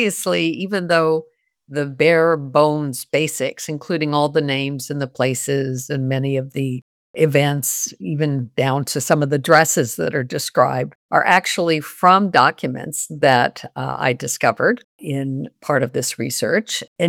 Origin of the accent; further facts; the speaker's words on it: New Mexico, United States; I grew up in New Mexico. That's where my family came after they left Spain.